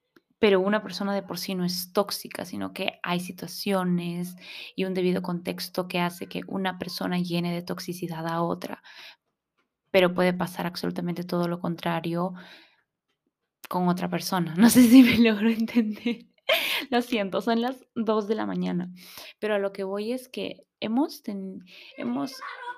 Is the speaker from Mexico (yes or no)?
no; Paita, Piura, Peru; yo me mudé de Paita, que es un lugar súper, súper, súper chiquito de acá, de Piura, Perú, que es prácticamente un pueblito. Y me mudé hacia Piura, a un colegio súper, súper grande, con niños con mucho, mucho dinero.